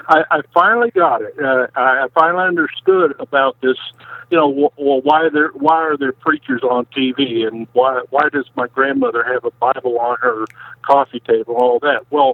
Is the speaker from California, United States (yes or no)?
yes; California, United States; Well, I'm 67 years old. I grew up in California, went in the Navy during the Vietnam War.